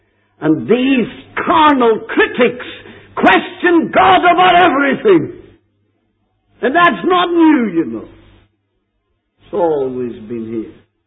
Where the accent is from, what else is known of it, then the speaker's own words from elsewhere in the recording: Northern Ireland, United Kingdom; We go across the water to London and we say we come from Ulster, and the people look at you as if you were a queer case.